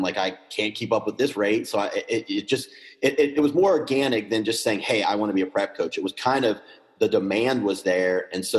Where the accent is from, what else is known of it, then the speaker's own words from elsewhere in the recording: Cincinnati, Ohio, United States; now in Independence, United States; I grew up in Cincinnati, Ohio, and I'm in Independence, Kentucky right now.